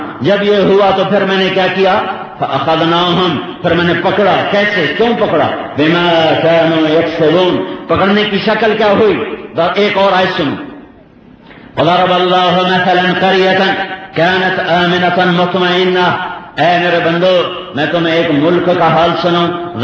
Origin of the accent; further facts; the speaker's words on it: Punjab, Pakistan; وہاں سے واپس آیا میاں چنو, اس سے آگے میرا گاؤں ہے 19 کلومیٹر پر.